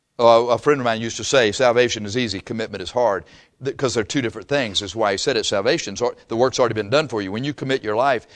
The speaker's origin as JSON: {"language": "English", "region": "Texas", "country": "United States", "said": "It's because I wear boots and I'm from Texas."}